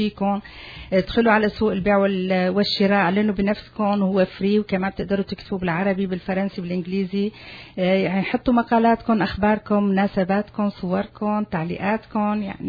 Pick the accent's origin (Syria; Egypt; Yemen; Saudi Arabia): Syria; وبتجمعنا نحن يعني كسوريين كجالية عربية، يعني نشوف أخبارنا نحن بين بعضنا، بين هون، بين سوريا، بين أنحاء العالم